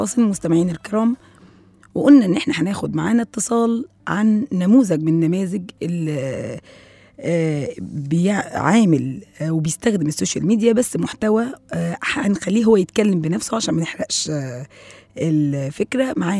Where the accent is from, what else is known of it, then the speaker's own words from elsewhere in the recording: Egypt; وناس كتيرة جدا على فكرة عندنا في مصر اتشهرت